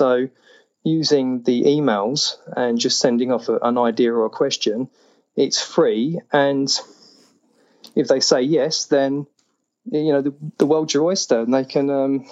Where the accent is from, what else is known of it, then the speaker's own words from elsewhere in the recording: England, United Kingdom; they do ask me, you know, as an English gardener or an Englishman, they do ask me about the whole kind of why are you into it